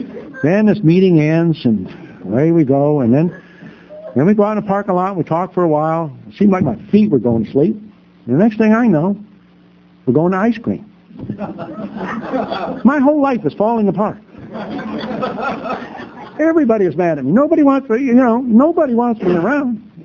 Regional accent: California, United States; now in Charlotte, United States; I keep telling you, I'm from California. I'm down here in Charlotte.

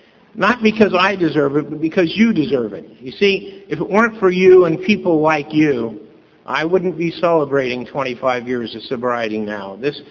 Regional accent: King City, California, United States; I grew up in King City, over in the Salinas Valley. It's a town very much like Ripon, you know, a farming community and small town.

